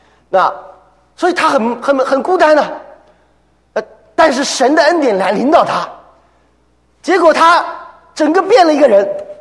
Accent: Xi'an, Shaanxi, China; moved away; 年离开西安的时候，西安出来的人很少，天津沿海一带的人就多一些。现在我想不到，就现在西安的人，我们西安人都出来了。

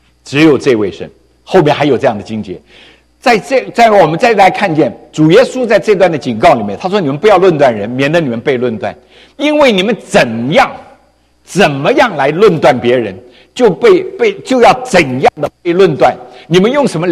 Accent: China; 我们在中国多几十年都是无神教育，我们相信无神论

